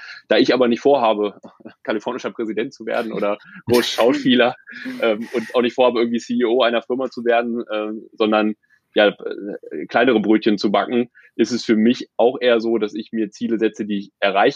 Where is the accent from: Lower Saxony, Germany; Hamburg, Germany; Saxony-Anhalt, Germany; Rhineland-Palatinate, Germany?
Lower Saxony, Germany; Ich komme aus der Nähe von Hannover.